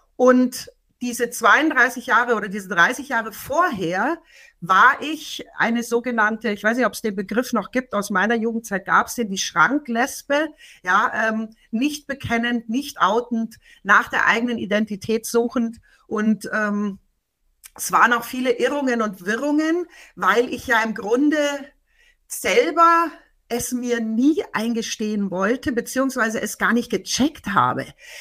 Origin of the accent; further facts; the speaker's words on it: Landsberg, Bavaria, Germany; auch in meiner Heimatstadt Landsberg wird es ein CSD sein.